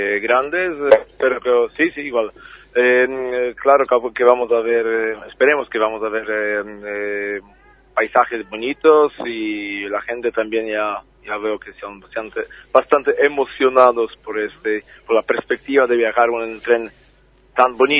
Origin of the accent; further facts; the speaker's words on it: Poland; Spanish is a second language; Yo y mi amigo, otro guía, sí, somos de Polonia. Pues en Polonia este tipo de clima es algo normal.